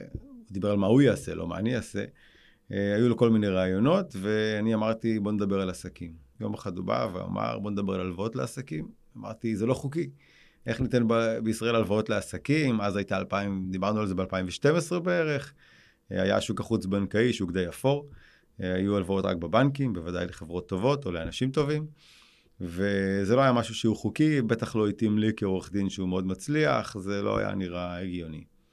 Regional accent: Hadera, Haifa District, Israel; born there; אני נולדתי בחדרה, ורד ואשר, זוג הורים מקסימים, יש לי עוד שלושה אחים

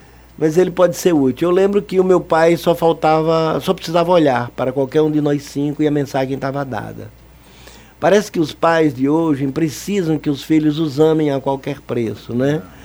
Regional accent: Paulo Jacinto, Alagoas, Brazil; Como eu sou do interior de As Alagoas, dois interiores, infelizmente, um eu não lembro muito, mas eu sei que ele está dentro de mim. Chama-se Paulo Jacinto

